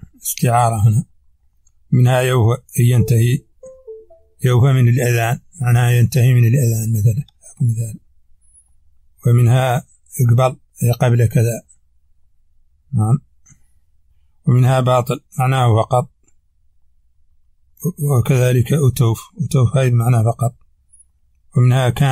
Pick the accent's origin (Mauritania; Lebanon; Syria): Mauritania; accent: Hassaniya